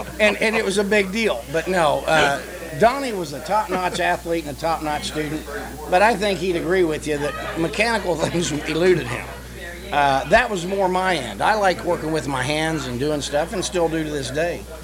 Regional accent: Muncie, Indiana, United States; I'm from Muncie, Indiana.

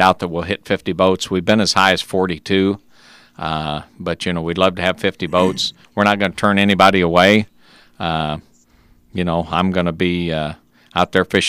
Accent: Williamsville, United States; You know, I grew up in Williamsville, and they got a great school district there.

